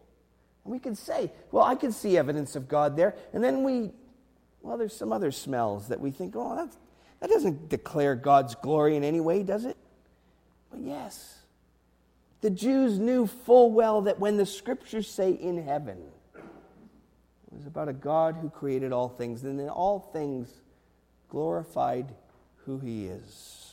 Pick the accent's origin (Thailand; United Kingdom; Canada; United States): Canada; Winnipeg, Manitoba; I grew up in Winnipeg. Winnipeg's a little different.